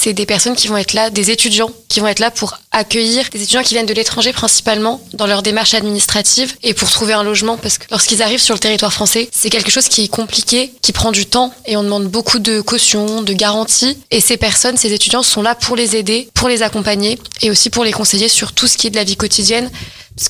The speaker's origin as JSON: {"language": "French", "town": "Clermont-Ferrand", "region": "Auvergne-Rhône-Alpes", "country": "France", "lives_now": "Roanne, France", "said": "Non, à la base, je viens de Clermont-Ferrand."}